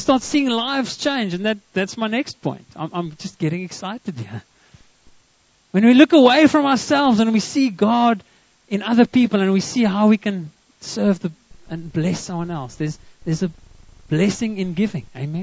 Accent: Graaff-Reinet, Eastern Cape, South Africa; Okay, that's my hometown. They're going to my hometown, Graaffreinet. We call it Graaffreinet, the English people.

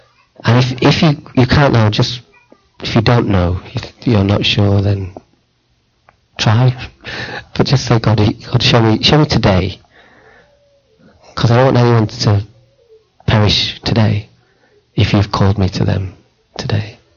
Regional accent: North West England, United Kingdom; when we grew up in Lancashire, people did coal mining and cotton Mills. That's what. That's part of my history and my heritage.

